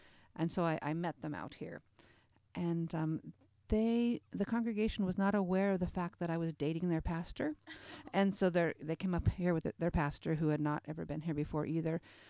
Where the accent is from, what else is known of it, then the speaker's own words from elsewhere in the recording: Washington, United States; also born or lived in Fortuna, California; I grew up in Western Washington, so I'd always heard about Holden, but it took moving to California for me to actually get here. I moved to Fortuna, California